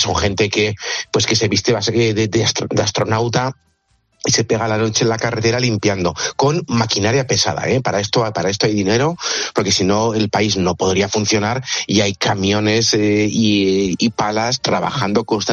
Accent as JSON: {"language": "Spanish", "region": "Aragon", "country": "Spain", "said": "Soy aragonés y los aragoneses somos gente fina."}